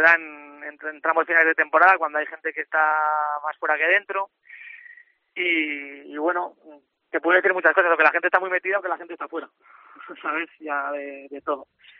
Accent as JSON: {"language": "Spanish", "town": "Grañén", "region": "Aragon", "country": "Spain", "tie": "born or raised there", "said": "Yo al final tuve la suerte de jugar en mi pueblo tres años"}